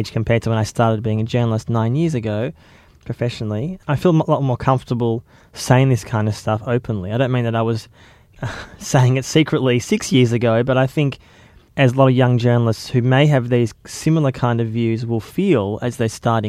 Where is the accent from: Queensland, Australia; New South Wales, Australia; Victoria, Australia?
Victoria, Australia; Melbourne; I'm from Melbourne.